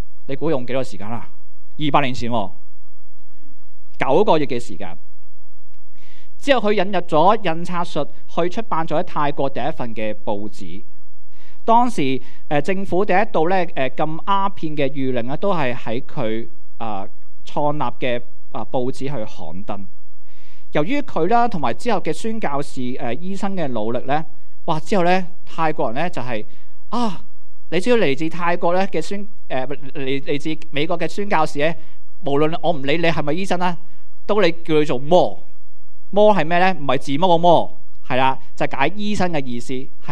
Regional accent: Hong Kong; 於是他們不行500里就去了我們香港人有時經常去的泰北清邁了。

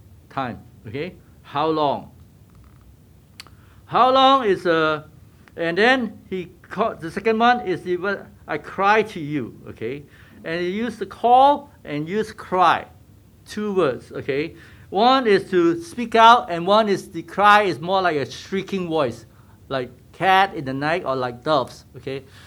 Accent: Malaysia; I'm from Malaysia originally, okay?

